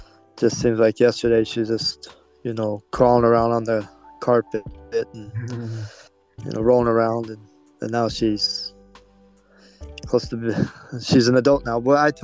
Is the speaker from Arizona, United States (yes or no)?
yes; Mesa, Arizona, United States; born and raised in Mesa, Arizona.